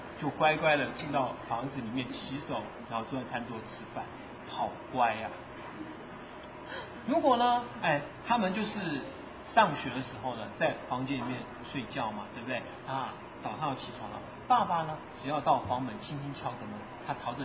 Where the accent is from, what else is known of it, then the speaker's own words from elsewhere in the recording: China; 我们中国人都有名字